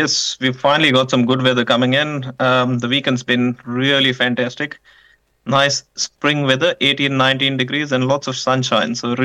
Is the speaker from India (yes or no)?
yes; Goa, India; Growing up in Goa was great. Like Goa's one of the only states in India that was ruled by the Portuguese and not the British.